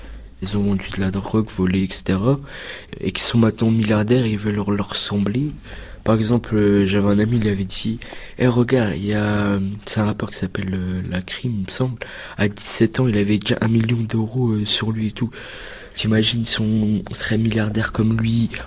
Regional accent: Turkey; Moi, je suis turc

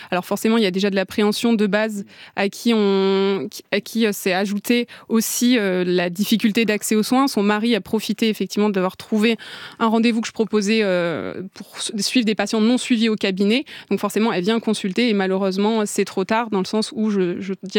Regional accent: Auvergne-Rhône-Alpes, France; Moi, je suis originaire effectivement d'Auvergne. J'ai une grande partie de ma famille qui est dans le Limousin.

